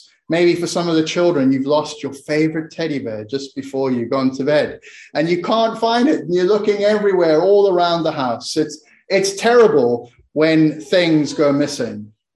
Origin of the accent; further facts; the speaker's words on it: South Africa; when I was growing up in South Africa, my parents would occasionally take me to a place